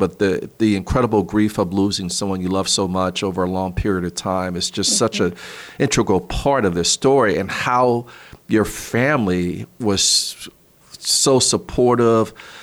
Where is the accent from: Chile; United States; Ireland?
United States; New Orleans, Louisiana; because I'm from New Orleans, Louisiana